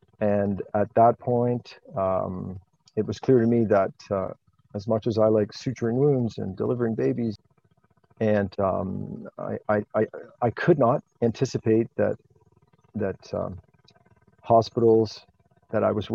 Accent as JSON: {"language": "English", "country": "Canada", "said": "I'm a Canadian. I've been based in Bancroft for about the last decade."}